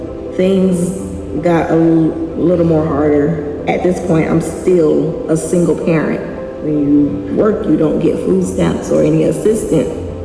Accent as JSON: {"language": "English", "town": "St. Petersburg", "region": "Florida", "country": "United States", "tie": "born or raised there", "said": "I am born and raised in St. Petersburg. I absolutely love living and growing up here in St. Petersburg."}